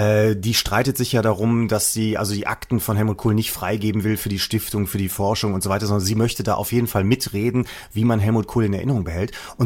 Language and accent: German; West Germany, Germany; Ja, tatsächlich, ich bin im Westen aufgewachsen.